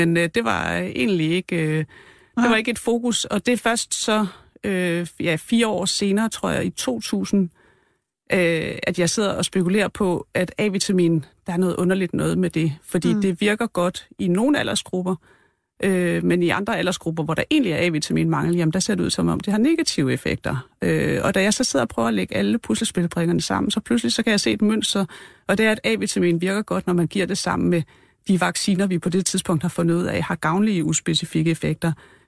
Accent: Region of Southern Denmark, Denmark; Nej, jeg er en pige fra Fyn, så nej.

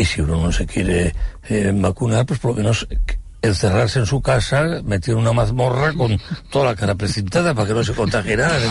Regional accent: Panama; born there; Y yo nací en Panamá.

